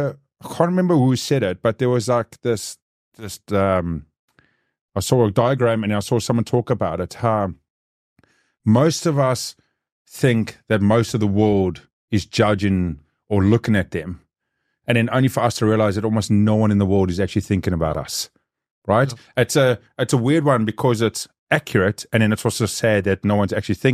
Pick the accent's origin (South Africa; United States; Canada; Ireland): South Africa; And I'm obviously South African.